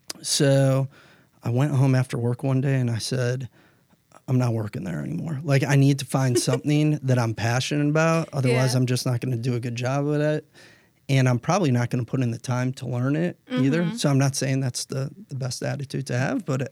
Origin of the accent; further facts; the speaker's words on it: Ohio, United States; So growing up, I grew up in Northeast Ohio.